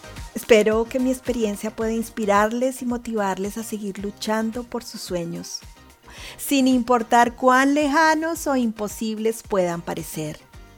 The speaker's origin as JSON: {"language": "Spanish", "country": "Colombia", "tie": "born or raised there", "said": "Colombia, el país que me vio nacer, crecer, que me dio una familia y mucho de lo que soy ahora."}